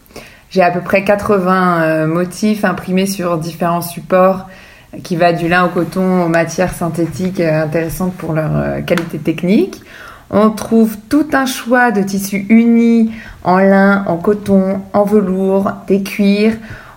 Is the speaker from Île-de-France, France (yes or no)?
no; Hauts-de-France, France; J'ai grandi en Picardie, au milieu de la campagne. Mon père était agriculteur